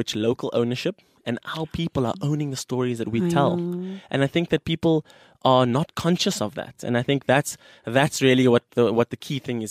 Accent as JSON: {"language": "English", "country": "South Africa", "said": "And so what you realize is that as a South African, and we place these self limitations on ourselves"}